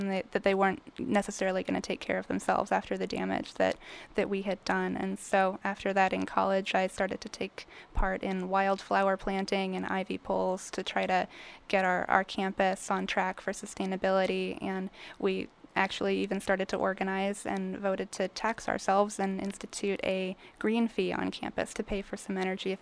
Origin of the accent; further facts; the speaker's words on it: Richmond, Virginia, United States; So here, I grew up in the Richmond area.